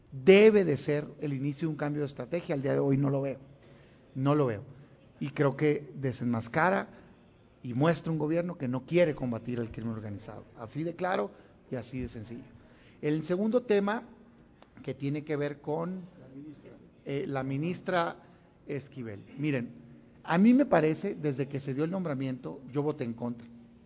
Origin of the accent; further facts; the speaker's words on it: Mexico; porque los estamos esperando como mexicanos.